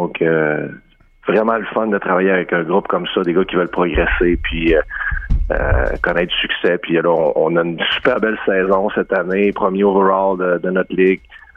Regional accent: Chicoutimi, Quebec, Canada; j'étais très attaché, tu le sais, Anthony, avec les Saguenayens à Chicoutimi, ma ville natale

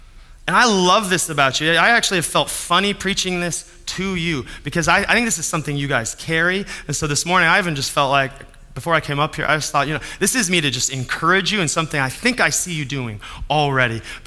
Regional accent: Denver, Colorado, United States; We're from Denver.

